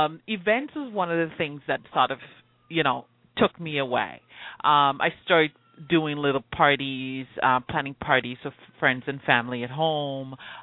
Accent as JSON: {"language": "English", "town": "Montego Bay", "region": "Saint James", "country": "Jamaica", "tie": "born or raised there", "moved": "yes", "said": "Well, I grew up in Jamaica, and that would be in Montego Bay."}